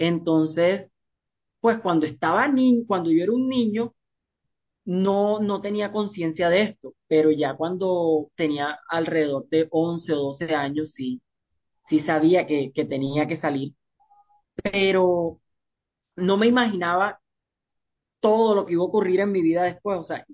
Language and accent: Spanish; San Onofre, Sucre, Colombia; Mi infancia en San Onofre, rodeada de toda mi familia materna